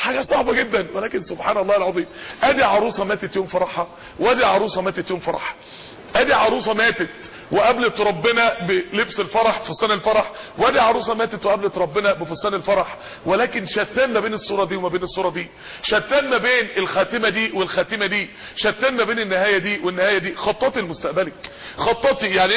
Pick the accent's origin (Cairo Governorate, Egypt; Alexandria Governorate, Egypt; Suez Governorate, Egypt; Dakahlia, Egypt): Dakahlia, Egypt; Mansoura; اكبر منطقة فيها نوادي افراح عندنا في المنصورة